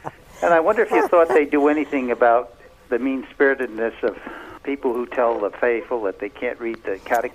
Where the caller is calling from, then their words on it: Houston, Texas, United States; Houston, Texas.